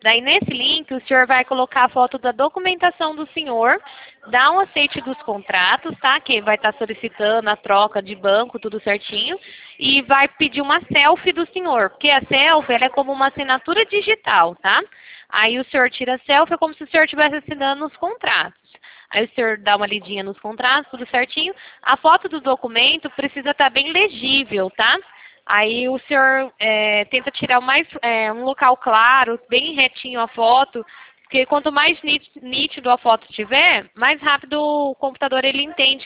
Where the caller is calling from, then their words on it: Presidente Prudente, São Paulo, Brazil; De Presidente Prudente, tá?